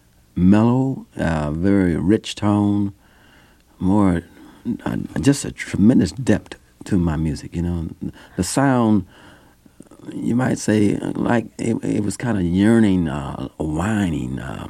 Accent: Kansas City, United States; I was born in Kansas City, and, you know, I was raised in the black church. I have a black background and black religion, black church, you might say. And, in fact, I went to school at Sumner High School.

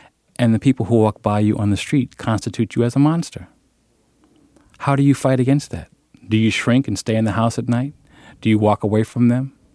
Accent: Chester, Pennsylvania, United States; moved away as an adult; also born or lived in Chicago; I spent the first 22 years of my life in Chester, Pennsylvania, where everyone knew me and everyone knew everyone by sight almost in the city

